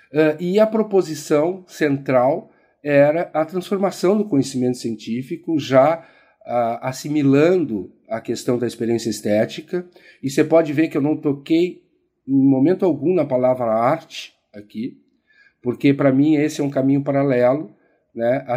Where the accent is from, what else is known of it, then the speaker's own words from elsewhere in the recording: Rio Grande do Sul, Brazil; provavelmente em grande parte em função da região do Rio Grande do Sul, onde eu me criei, que é uma região de imigrantes